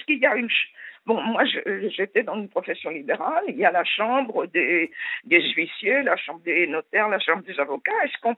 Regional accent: Lisieux, Normandy, France; Ah oui, moi je suis plus vers Lisieux.

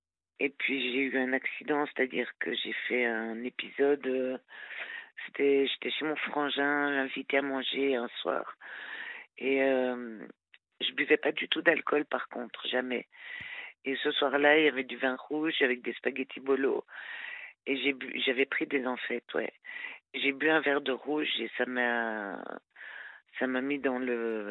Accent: Switzerland; now in France; je suis suisse d'origine. Donc, je me suis vite réfugiée en France parce que j'aimais mieux la France que la Suisse.

